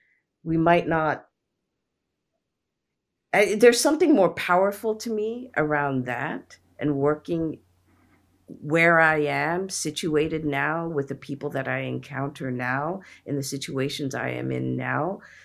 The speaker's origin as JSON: {"language": "English", "country": "India", "said": "I'm Indian, and in my country, and it's in grounded in Hinduism is the term namaste"}